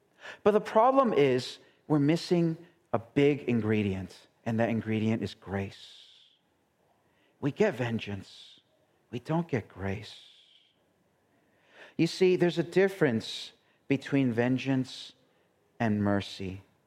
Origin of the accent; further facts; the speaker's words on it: New York City, New York, United States; A few years back in my hometown of New York City, there was an incident